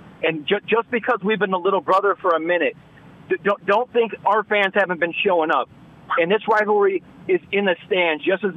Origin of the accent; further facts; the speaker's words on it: San Diego, California, United States; And I'm from San Diego, right?